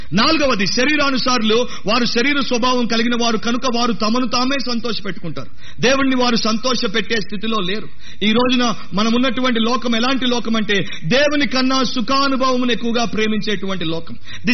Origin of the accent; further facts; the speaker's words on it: Hyderabad, Telangana, India; నేను హైదరాబాద్ లోనే పుట్టి పెరిగాను.